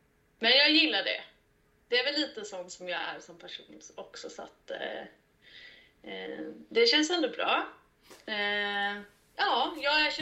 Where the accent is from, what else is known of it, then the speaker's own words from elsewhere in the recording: Kalmar, Kalmar County, Sweden; Jag är ifrån Kalmar kan man väl säga, men nu bor vi ungefär 20 minuter ifrån Kalmar.